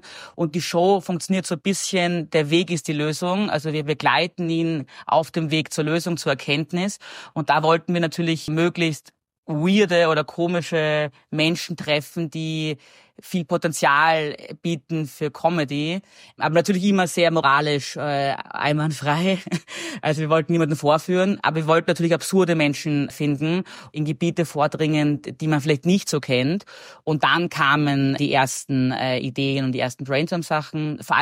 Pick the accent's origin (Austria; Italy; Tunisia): Austria; Das habe ich noch nie gemacht als Österreicher.